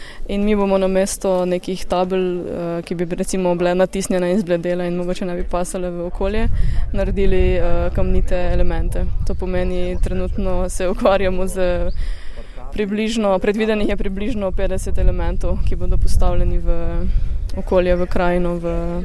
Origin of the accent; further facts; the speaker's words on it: Gornja Radgona, Mura, Slovenia; jaz sem drugače iz Gornje Radgone in sem se odločila po srednji šoli, šoli za oblikovanje v Mariboru, da se upišem na višjo strokovno šolo v Sežani